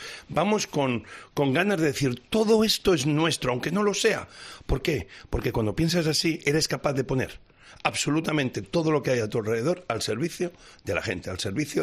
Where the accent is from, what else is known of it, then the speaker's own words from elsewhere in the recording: Spain; A mí La Dana, por haber sido en mi país, pues me dio mucha lástima